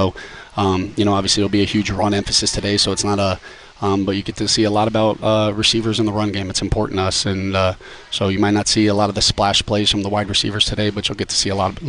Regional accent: Florida, United States

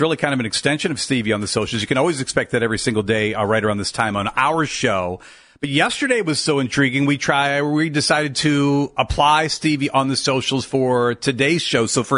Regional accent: Akron, Ohio, United States; born there; I was born in Akron.

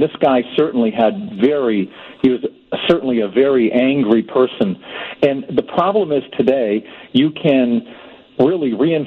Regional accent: United States; now in New Zealand; And what really makes me sad as an American living in New Zealand

